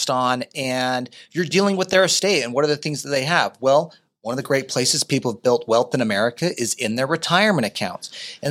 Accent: Utah, United States; I grew up in Utah, so I earned the right to give that joke.

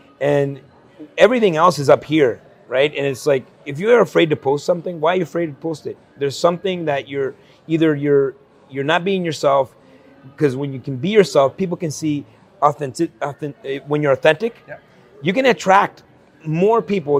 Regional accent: El Salvador; But I came from El Salvador, country in civil war.

